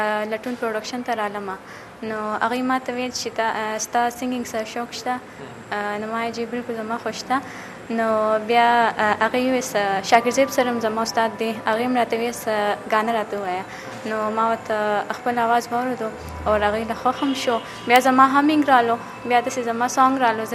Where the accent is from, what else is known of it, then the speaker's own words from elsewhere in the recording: Peshawar, Khyber Pakhtunkhwa, Pakistan; جی زه خدا پیښور یم جی